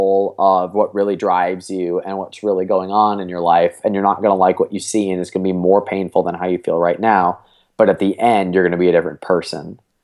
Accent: Cleveland, Ohio, United States; I'm from Cleveland, Ohio. I'm 28 years old.

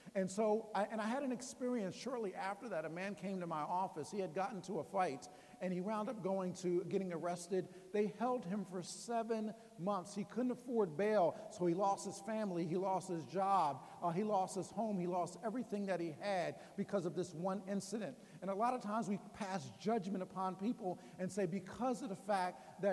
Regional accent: Ardmore, Pennsylvania, United States; also born or lived in Philadelphia; I grew up in Ardmore. I was born in Tasker Projects, but I grew up in Ardmore.

